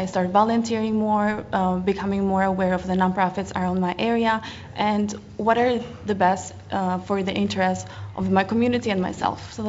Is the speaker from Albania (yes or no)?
yes; Albania; English is a second language; also born or lived in Greece; now in United States; I'm originally from Albania. My parents moved to Greece, and now they moved here. So in 2009, I became a citizen.